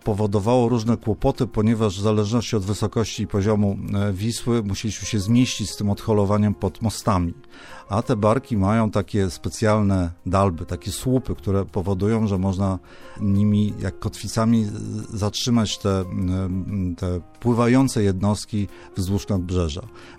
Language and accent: Polish; Warsaw, Masovian Voivodeship, Poland; born there; urodziłem się w Warszawie i tą Warszawę pamiętam, urodziłem na Muranowie, tak?